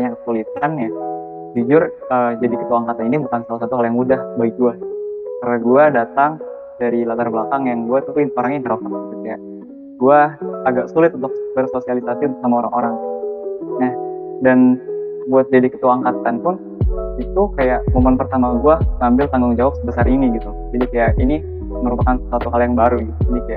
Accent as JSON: {"language": "Indonesian", "town": "Serang", "region": "Banten", "country": "Indonesia", "said": "Nah, gue asal dari Kota Serang, Banten."}